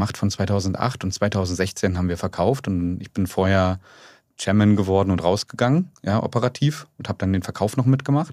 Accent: Strausberg, Brandenburg, Germany; sondern eher bin sehr bodenständig aufgewachsen in Strausberg, was super coole Kindheit war, besten Eltern der Welt, ja.

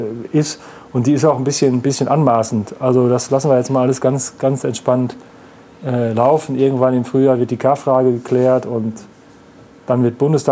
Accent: North Rhine-Westphalia, Germany; jetzt komme ich aus dem Münsterland, aus einer knapp 20.000 Einwohner Stadt.

